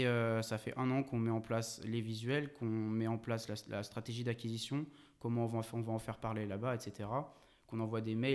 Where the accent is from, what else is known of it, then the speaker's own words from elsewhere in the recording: Paris, Île-de-France, France; nous, on est français de Paris et on pouvait pas aller rencontrer les gens là-bas